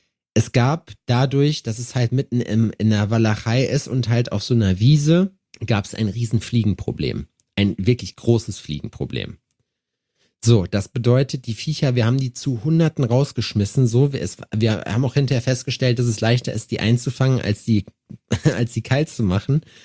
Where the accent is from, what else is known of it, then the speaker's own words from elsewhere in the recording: Jena, Thuringia, Germany; Ich komm aus dem Osten, damit kannst du mich nicht beeindrucken.